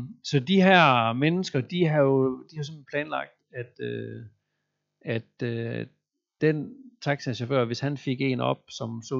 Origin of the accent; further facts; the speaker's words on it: Central Denmark Region, Denmark; Og selvom jeg er vestjyde og tænker, at mit rolige sind og temperament har haft en betydning